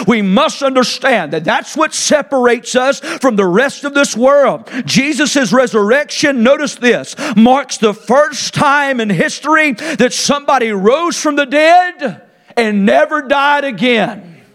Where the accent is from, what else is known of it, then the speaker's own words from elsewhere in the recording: Tyner, North Carolina, United States; Happy Home Road in Tyner, North Carolina. Some people often say, is that a real road? Yeah, it is. I was raised on Happy Home Road.